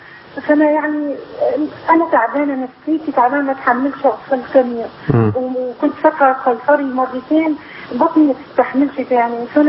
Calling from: Alexandria, Alexandria Governorate, Egypt; من الإسكندرية.

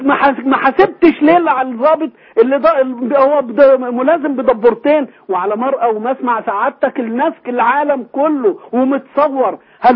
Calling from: 10th of Ramadan City, Sharqia Governorate, Egypt; من العاشر من رمضان.

